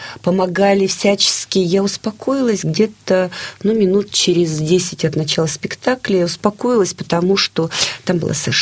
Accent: Far East, Russia; Я дальневосточница

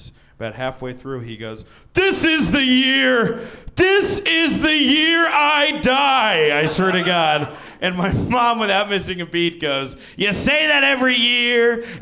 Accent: Newark, New Jersey, United States; I grew up near Newark, New Jersey. I don't know if anyone here has ever been to Newark, New Jersey.

